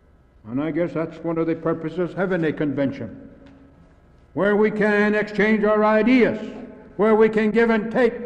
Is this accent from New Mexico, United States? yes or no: yes; New Mexico, United States; There's one thing that I've learned as I deal and work with my people is this, that we as Indian people can never be satisfied